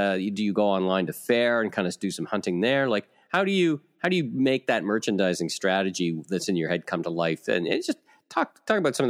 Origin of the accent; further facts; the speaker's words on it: Ottawa, Ontario, Canada; You know, I grew up in Ottawa.